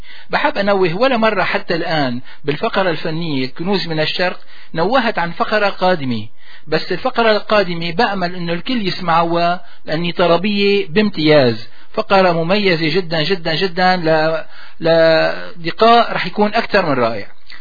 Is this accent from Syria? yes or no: yes; Syria; وعلى بلادنا سوريا بالأمن والأمان